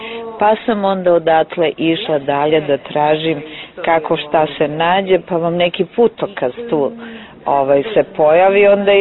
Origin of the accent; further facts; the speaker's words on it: Serbia; zato što kod nas u Srbiji danas, a i ranije